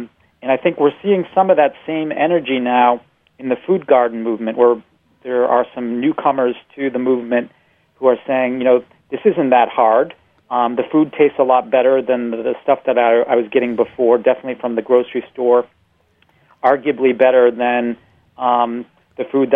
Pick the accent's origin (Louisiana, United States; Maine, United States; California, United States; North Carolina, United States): Maine, United States; Scarborough; In my hometown of Scarborough, Maine, we actually have those regulations already in place.